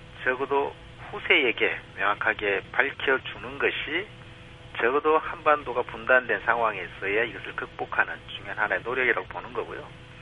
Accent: South Korea; 저도 한국 사람이고 한국에 살고 있지만

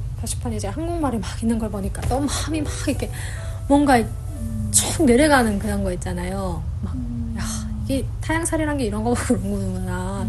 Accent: North Korea; born or raised there; now in South Korea

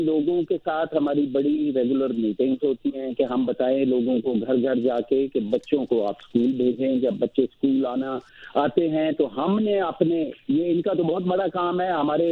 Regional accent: Sheikhupura, Punjab, Pakistan; ضلع شیخوپورہ میں میرا گاؤں ہے

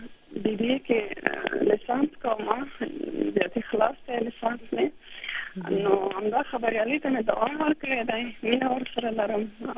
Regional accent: Laghman, Afghanistan; مونږ د مثلا د لغمان ولایت یو.

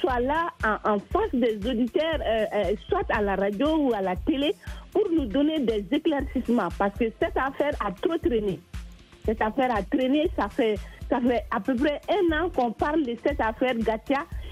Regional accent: Mali; chez nous au Mali

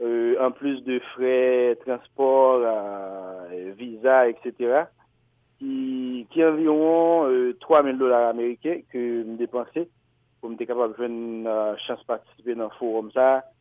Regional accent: Haiti; c'est moi-même comme seul haïtien

